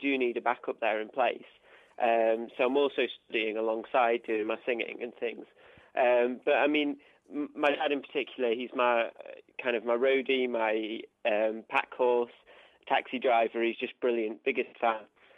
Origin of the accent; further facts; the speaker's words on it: Sheffield, Yorkshire and the Humber, United Kingdom; also born or lived in Leeds; now in Newcastle, United Kingdom; I'm not originally from Newcastle, no. I'm actually from I'm a Yorkshire lad. So I was originally born in Leeds and then moved up to Sheffield. And then finally I've ended up in the North East.